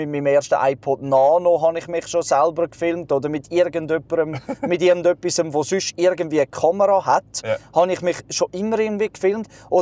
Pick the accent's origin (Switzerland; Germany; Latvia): Switzerland; Zurich; Ich kenne das natürlich nicht so als Zürcher, aber ja.